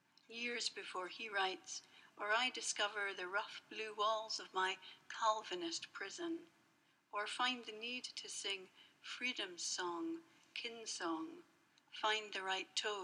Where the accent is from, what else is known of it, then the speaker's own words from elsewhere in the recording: Aberdeen, Scotland, United Kingdom; born there; I was born in Aberdeen.